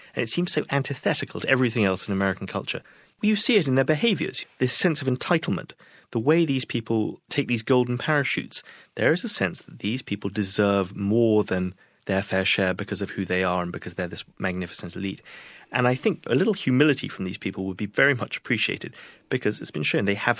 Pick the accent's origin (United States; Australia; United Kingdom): United Kingdom; One is I'm British.